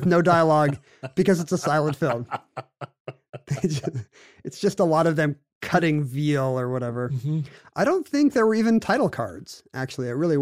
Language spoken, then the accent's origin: English; South Korea; I grew up in South Korea